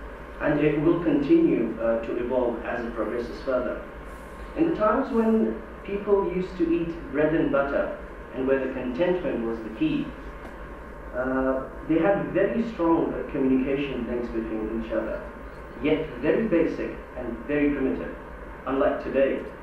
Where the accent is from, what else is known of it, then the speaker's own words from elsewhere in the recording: South Africa; I'm from South Africa.